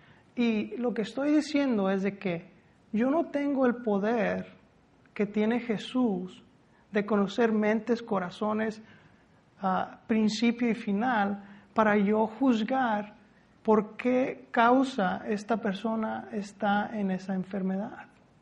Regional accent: Michoacán, Mexico; Yo soy de Michoacán y yo me imagino un lecho como un petate.

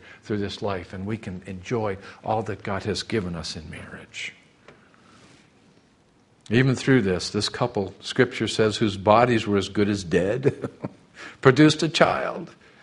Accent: California, United States; We're from Southern California like Eddie Albert and Zsa Zsa.

